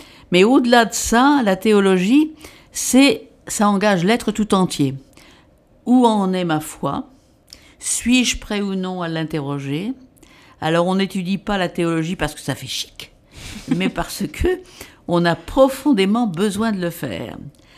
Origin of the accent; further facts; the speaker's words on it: France; mais comme c'est un jeudi et que ça n'est pas férié chez nous en France, pour nous, ce sera le dimanche d'après.